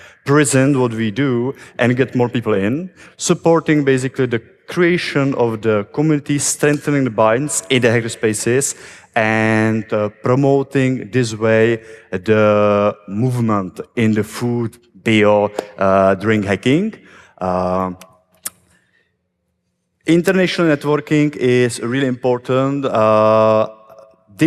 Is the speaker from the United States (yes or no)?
no; Czechia; Who am I and where I'm coming from? I am from Czech Republic.